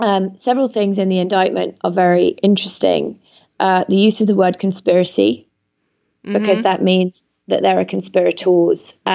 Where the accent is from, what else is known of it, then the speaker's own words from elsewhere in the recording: Canada; I'm Canadian.